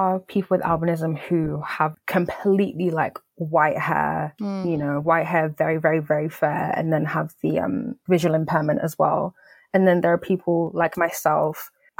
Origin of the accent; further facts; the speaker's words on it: United Kingdom; born there; So I was born in the UK.